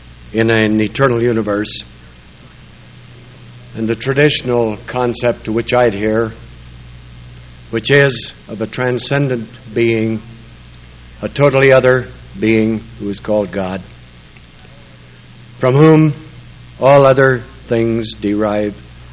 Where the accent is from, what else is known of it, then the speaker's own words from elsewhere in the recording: Salt Lake City, Utah, United States; And I speak now as one who is native to the state. I was born up in the Marmalade District there on Quince Street.